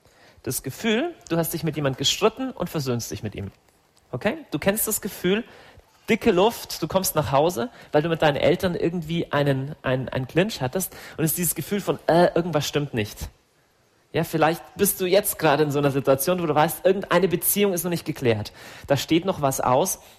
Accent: Augsburg, Bavaria, Germany; ich komme aus Augsburg.

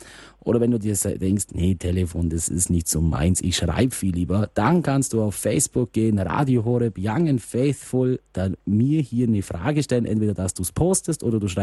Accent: Bavaria, Germany; Also ich als gebürtiger Allgäuer

